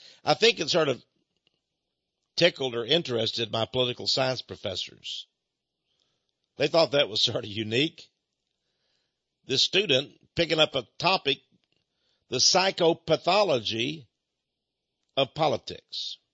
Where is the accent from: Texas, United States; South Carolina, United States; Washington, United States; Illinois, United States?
Texas, United States; What a greedy dude that guy was. I'm a Texan, but he was bad, bad.